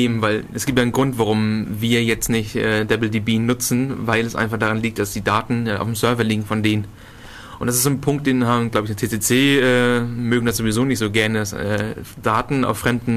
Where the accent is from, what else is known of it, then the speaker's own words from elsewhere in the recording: Northern Germany, Germany; accent: North German; Entschuldigung, ich komme halt aus dem Norden. Da haben wir halt andere Namen.